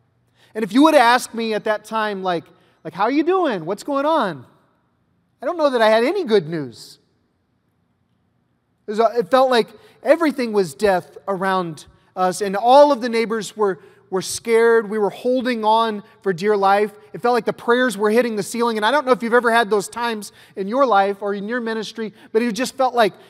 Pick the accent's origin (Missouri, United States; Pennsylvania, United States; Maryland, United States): Missouri, United States; Jackson; So I'm from Jackson, Missouri, which means that my neighbors were cows. And we didn't have streets where I grew up. We had roads. And you were lucky if yours was paved.